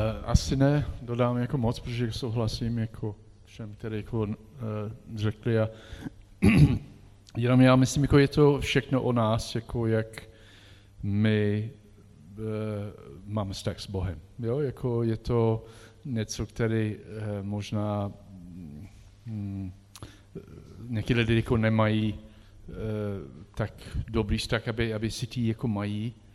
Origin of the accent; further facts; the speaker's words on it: England, United Kingdom; Czech is a second language; i když jsem Angličan, myslím Češi jsou stejný